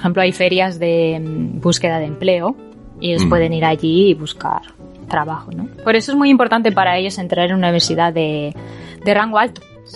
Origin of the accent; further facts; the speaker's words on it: Barcelona, Catalonia, Spain; Yo soy de Barcelona